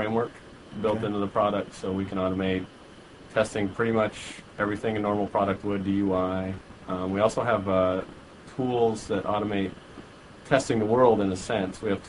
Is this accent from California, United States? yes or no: no; Montana, United States; I'm originally from Montana, so I can go into the product and go to my hometown in the middle of nowhere in Montana